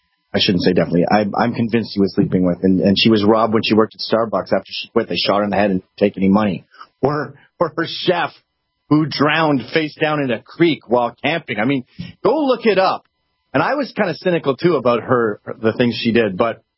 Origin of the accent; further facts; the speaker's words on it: Canada; In my home country of Canada, they just took down a Sir John A. Macdonald statue.